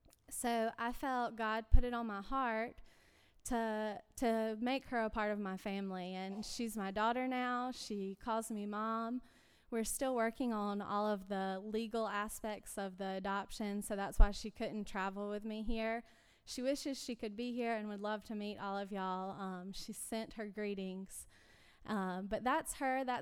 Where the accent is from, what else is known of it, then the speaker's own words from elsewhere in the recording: Bethesda, Maryland, United States; I grew up here in Bethesda. This is my church home and my family